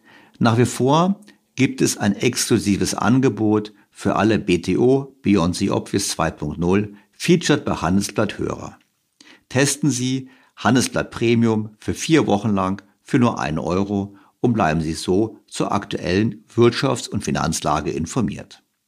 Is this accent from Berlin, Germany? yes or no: yes; Berlin, Germany; da würde ich jetzt als Berliner widersprechen.